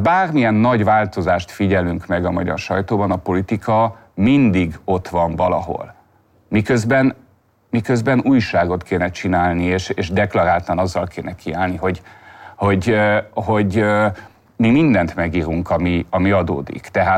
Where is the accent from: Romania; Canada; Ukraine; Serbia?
Romania; Transylvania; moved away as an adult; now in Hungary; én nem Magyarországon születtem, én Erdélyben, Romániában születtem és nőttem fel, és miután én elvégeztem a műegyetemet Temesváron, én utána jöttem ki újságírást tanulni Magyarországra, és maradtam itt.